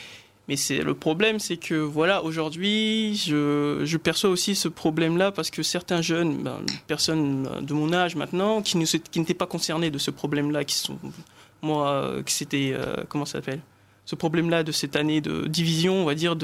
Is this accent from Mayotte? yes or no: yes; Mayotte; Bah, moi, pour ma part, c'est, je viens de Mayotte.